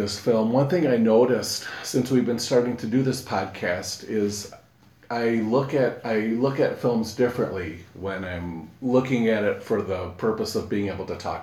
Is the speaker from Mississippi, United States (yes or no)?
no; Waukegan, Illinois, United States; was shot in the area where I grew up. Largely, it was shot in Lake Forest and Waukegan, which is my hometown, and some scenes in the Lakehurst Mall, which I think is now defunct.